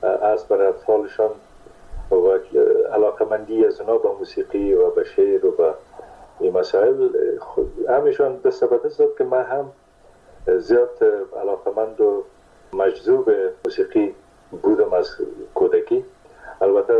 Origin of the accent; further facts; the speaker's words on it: Kunduz, Afghanistan; born there; در قندوز در اون زمانی که ما به دنیا آمدم، پدرم در اسپینزر قندوز مصروف ایفای وظیفه بوده و در اون زمان البته تا سنای 3 سالگی ما در قندوز بودیم، مکتب نرفتیم در قندوز